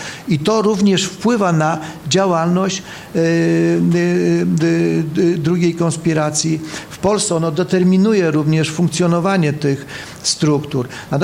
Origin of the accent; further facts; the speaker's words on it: Lower Silesian Voivodeship, Poland; zresztą też tę książkę przeczytałem z tego powodu, że pochodzę z Dolnego Śląska